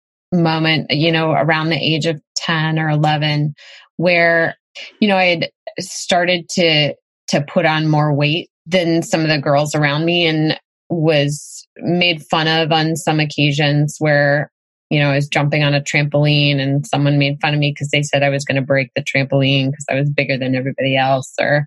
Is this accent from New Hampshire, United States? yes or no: yes; New Hampshire, United States; And also I feel really connected to kind of my roots growing up in New Hampshire as like just an outdoorsy family, outdoorsy kid